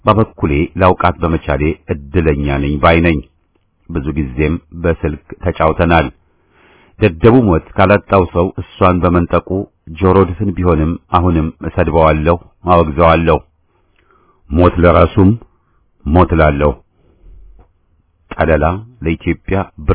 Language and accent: Amharic; Addis Ababa, Ethiopia; moved away; የኛ ትውልድ አባላት በአዲስ አበባ ስናድግ … አይነቶቹን ዘፈኖች እየሰማን ነው ያደግነው